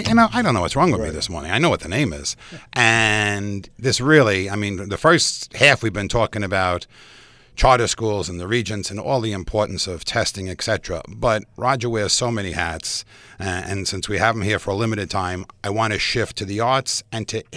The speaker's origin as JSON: {"language": "English", "town": "Flushing", "region": "New York", "country": "United States", "tie": "born or raised there", "lives_now": "Great Neck, United States", "said": "I live in Great Neck, but I grew up in Flushing. I went to St. Anne's. I went to Holy Cross. I went to St. John's."}